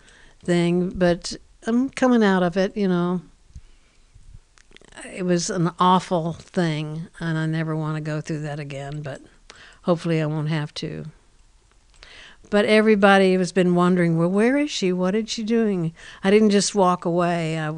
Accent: New York, United States; I'm a New Yorker. I've been living there for 23 years in New York.

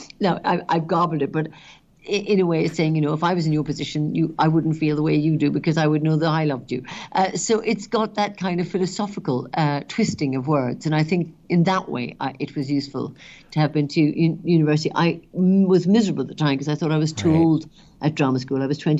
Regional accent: Ireland; There wasn't a lot growing up while I was growing up there.

